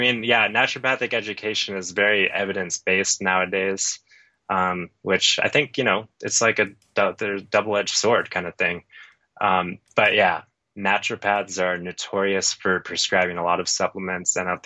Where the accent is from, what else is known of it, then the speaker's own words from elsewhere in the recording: Phoenix, Arizona, United States; now in Colorado, United States; Luckily in Colorado, we've got a bunch of cold rivers and I grew up in Phoenix where the cold water in the summer was like 80 degrees or something.